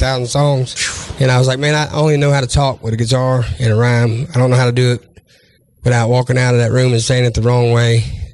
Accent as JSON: {"language": "English", "region": "Louisiana", "country": "United States", "said": "I'm from Louisiana."}